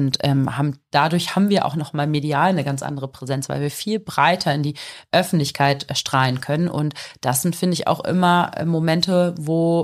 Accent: Huntlosen, Lower Saxony, Germany; Und ich komme aus der Gemeinde Großen Kneten, aus Hundlosen, also gar nicht weit weg vom Blockhaus Ahlhorn.

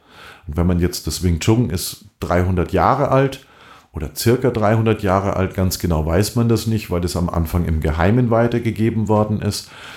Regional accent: Germany; Bei uns in Deutschland, eins der höchsten Güter, die wir haben, ist Brot.

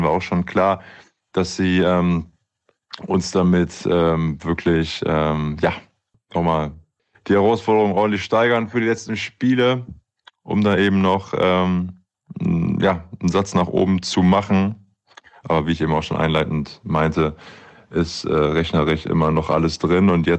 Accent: Aachen, North Rhine-Westphalia, Germany; als Aachener

